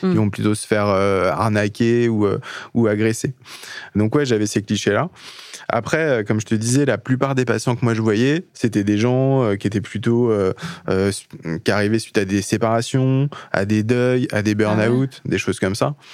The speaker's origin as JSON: {"language": "French", "town": "Le Mans", "region": "Pays de la Loire", "country": "France", "said": "j'ai 37 ans, je suis du Mans"}